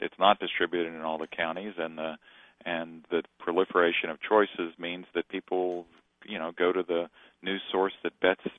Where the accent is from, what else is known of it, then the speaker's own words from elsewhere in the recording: Kentucky, United States; I grew up in Kentucky, and it's probably like with the Des Moines Register.